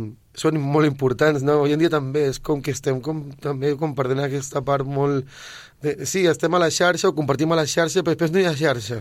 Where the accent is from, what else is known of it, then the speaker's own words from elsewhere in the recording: Reus, Catalonia, Spain; now in Sabadell, Spain; jo sóc de Reus. Llavors, el meu tarannà, la meva manera d'existir és molt nòmada. I vaig per aquí, vaig per allà. Ara estic aquí, porto Sabadell, ara farà 4 anys